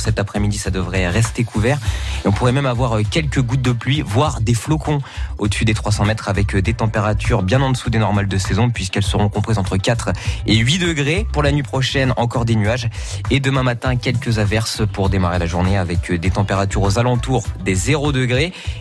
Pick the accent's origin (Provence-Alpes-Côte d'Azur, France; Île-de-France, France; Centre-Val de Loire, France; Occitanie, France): Île-de-France, France; on va aller en région parisienne, qui est ma région natale d'ailleurs.